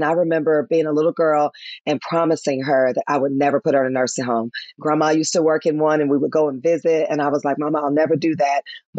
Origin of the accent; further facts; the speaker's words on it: Memphis, Tennessee, United States; now in Atlanta, United States; my hometown of Memphis, Tennessee, barely anything. Atlanta, Georgia, when I brought mom here, not one dime of trying to help our elderly. And I'm like, wait, I'm from the South.